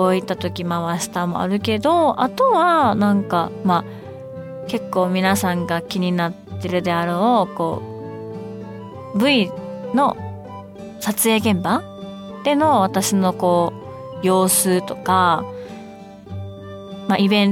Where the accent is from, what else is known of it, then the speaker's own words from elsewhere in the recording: Kansai, Japan; accent: Kansai dialect; ずっともう関西で育ってはいるので、基本はベースは関西弁です。